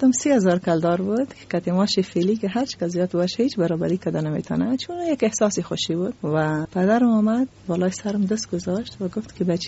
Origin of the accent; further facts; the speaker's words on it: Afghanistan; خواب کراته را ماندم و بعد از افغانستان آمدیم